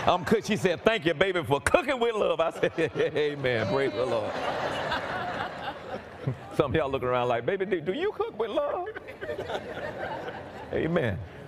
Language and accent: English; College Park, United States; I came from College Park. We stay to ourselves. We stay in a house. We stay on our street.